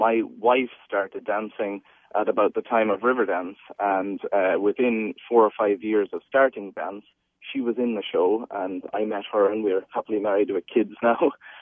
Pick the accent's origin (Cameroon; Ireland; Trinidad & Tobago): Ireland; now in United States; from growing up in Ireland and coming across here.